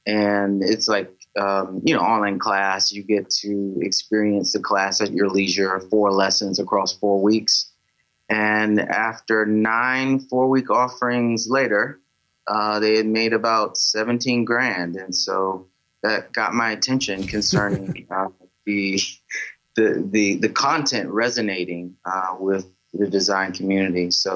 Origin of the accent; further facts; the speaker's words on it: South Carolina, United States; I'm from South Carolina originally.